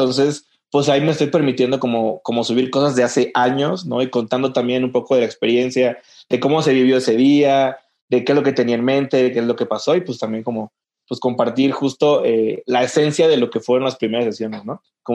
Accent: Veracruz, Mexico; soy de Veracruz, es pues, un lugar chiquito

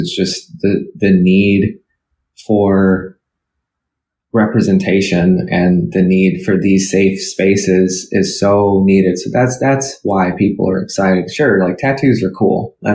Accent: California, United States; every one of those centers, I'm from California.

